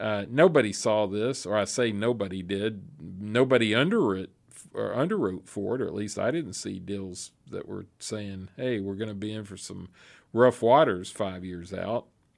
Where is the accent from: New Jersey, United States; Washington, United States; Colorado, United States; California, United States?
California, United States; Pasadena; You know, I'm from Pasadena, so I guess I could say that, right?